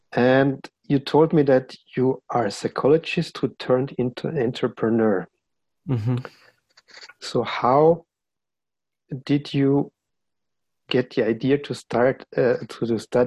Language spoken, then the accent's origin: English; Austria; from Austria, and my guest today is Martin Glanert from Germany.